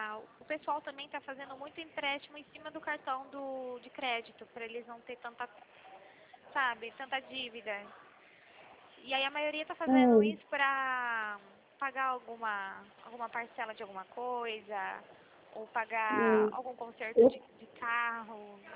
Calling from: Santa Bárbara d'Oeste, São Paulo, Brazil; Eu sou aqui do interior de São Paulo. Santa Bárbara do Oeste, a minha cidade.

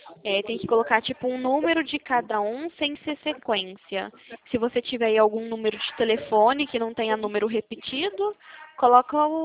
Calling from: Arapongas, Paraná, Brazil; Eu sou aqui da cidade de Arapongas, no Paraná.

